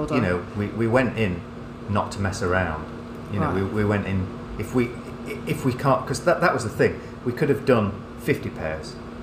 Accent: Yorkshire and the Humber, United Kingdom; You know, we're from Yorkshire, so

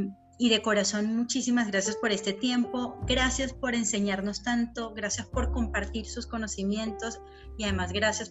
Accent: Venezuela; soy venezolana, entonces España, Colombia y Venezuela.

